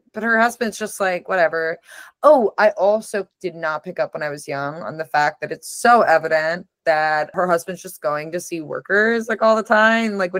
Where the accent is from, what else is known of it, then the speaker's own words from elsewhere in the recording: Oklahoma, United States; I grew up right outside of Tulsa, public education system.